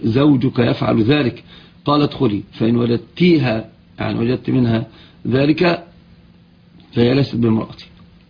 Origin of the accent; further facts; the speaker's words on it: Egypt; والصعيد عندنا في مصر هم يعني اكثر ناس يفعلون الوشم وغرز الابر